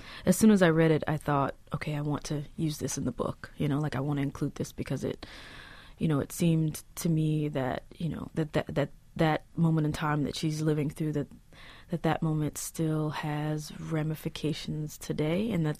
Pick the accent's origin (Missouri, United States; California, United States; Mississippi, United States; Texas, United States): Mississippi, United States; DeLille; I grew up in a small town called DeLille, and that's on the Gulf Coast of Mississippi.